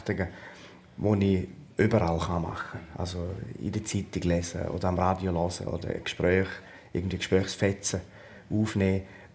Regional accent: Appenzell, Switzerland; ich sehe es mehr so ein bisschen als Appenzeller

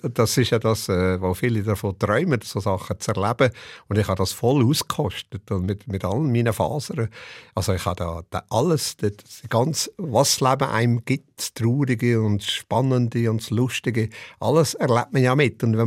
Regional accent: Switzerland; Aber ich glaube, als Schweizer Volk, das immer noch gescheit denken und gescheit abstimmen, das sieht man immer wieder.

